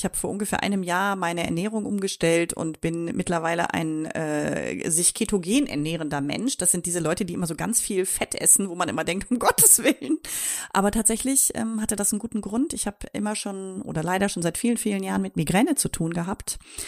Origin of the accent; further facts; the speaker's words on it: Mettmann, North Rhine-Westphalia, Germany; hier bei mir in meiner Heimatstadt Mettmann gemacht.